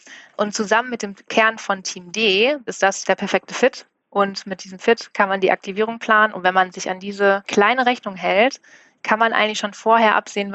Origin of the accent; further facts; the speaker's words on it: Bielefeld, North Rhine-Westphalia, Germany; now in Hamburg, Germany; bin jetzt seit 2013 schon bei Edeka. Seit 2013 auch in Hamburg. Komme gebürtig aus Bielefeld.